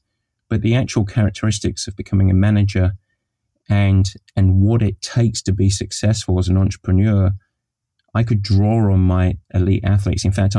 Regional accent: England, United Kingdom; And myself being English, where I grew up in a culture of go and get a real job and we don't belong

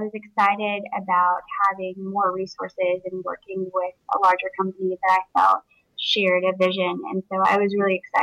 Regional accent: Midland, Texas, United States; also born or lived in Winter Park; now in Dallas, United States; I was born in Florida, and I grew up in West Texas, small town, Midland. And I've been in Dallas for about 16 years now.

